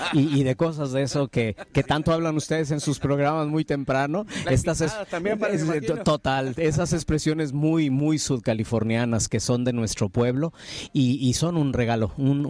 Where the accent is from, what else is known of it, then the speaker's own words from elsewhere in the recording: León, Guanajuato, Mexico; also born or lived in Mexico City; now in Miraflores, Mexico; por no ser sudcaliforniano de nacimiento, sino de adopción, el guadalupanismo vivido desde mi tierra, en León, Guanajuato, la Ciudad de México, viví ahí 10 años, pero al llegar a Baja California